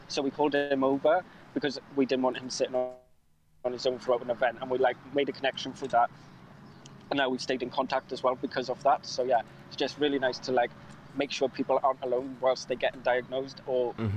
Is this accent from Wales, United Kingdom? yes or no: yes; Wales, United Kingdom; because I'm from Wales